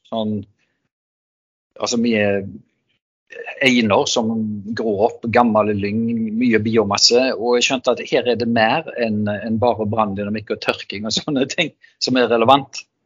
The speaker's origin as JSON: {"language": "Norwegian", "town": "Haugesund", "region": "Rogaland", "country": "Norway", "said": "Jeg er fra Haugesund."}